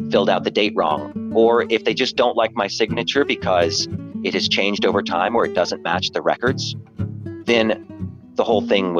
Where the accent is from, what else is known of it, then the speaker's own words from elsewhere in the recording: Texas, United States; I am a Texan 5,000 miles away